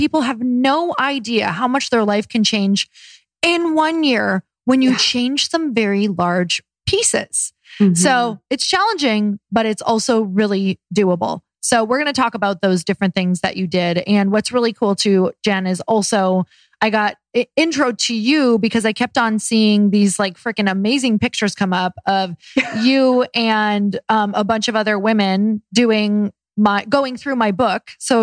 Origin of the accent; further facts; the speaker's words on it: Michigan, United States; And they're all from Michigan. I'm from Michigan.